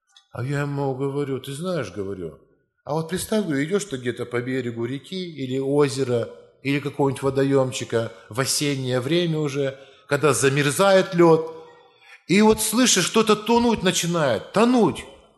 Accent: Russia; братья и сестры, я вот я брат из России.

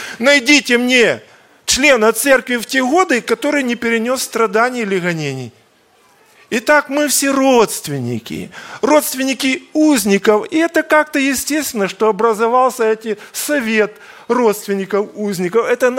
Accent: Kyiv, Ukraine; И я немножко, как киевлянин, хочу сказать

